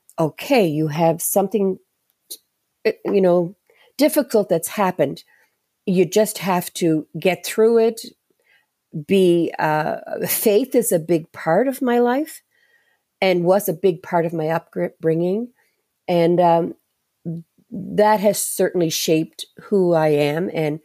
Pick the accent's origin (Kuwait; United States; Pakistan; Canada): Canada; Mabou, Nova Scotia; So a lot of the traditions that came from Scotland certainly stayed very pure in where we were raised here in the Mabu area.